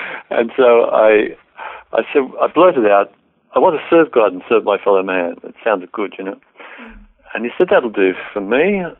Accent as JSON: {"language": "English", "town": "Murrumburra", "region": "New South Wales", "country": "Australia", "tie": "born or raised there", "said": "I was born in Murrumburra in 1948. I grew up there"}